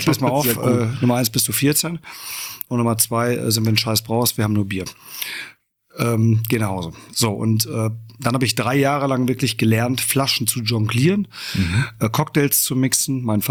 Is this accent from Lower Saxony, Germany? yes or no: no; Bottrop, North Rhine-Westphalia, Germany; In Bottrop im Springfeld.